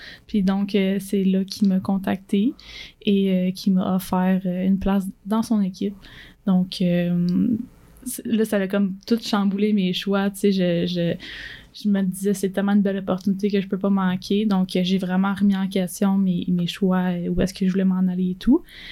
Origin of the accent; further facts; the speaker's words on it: Valleyfield, Quebec, Canada; 22 ans, je viens de la ville super belle de Valleyfield, qui est dans le sud-ouest. J'ai fait mon cégep là-bas, en fait, avec le Noir